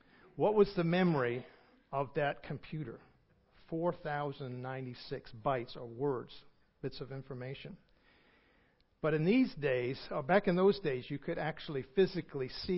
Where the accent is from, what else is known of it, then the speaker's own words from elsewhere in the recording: New England, United States; I'm from New England.